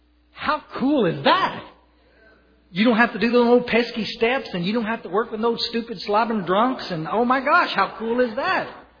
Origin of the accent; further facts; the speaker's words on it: Kerrville, Texas, United States; also born or lived in Odessa, Texas; I was raised up in Kerrville, Texas, up in the hills. Actually, I was born out in Odessa, Texas. We were oil field trash.